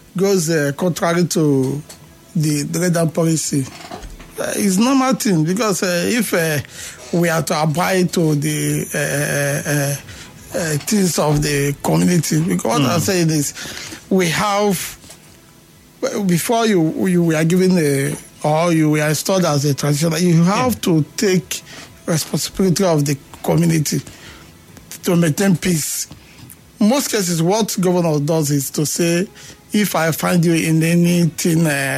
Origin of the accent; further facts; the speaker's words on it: Obio-Akpor, Rivers, Nigeria; I am from Obiakpo government.